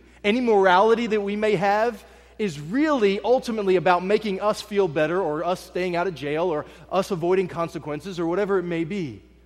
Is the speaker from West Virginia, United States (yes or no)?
yes; Berkeley Springs, West Virginia, United States; I grew up in West Virginia, Berkeley Springs, West Virginia, about an hour and 45 minutes from here.